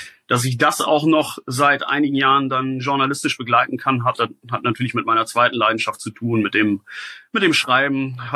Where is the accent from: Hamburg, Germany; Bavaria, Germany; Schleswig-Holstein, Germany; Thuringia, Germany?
Schleswig-Holstein, Germany; Ich bin Schleswig-Holsteiner.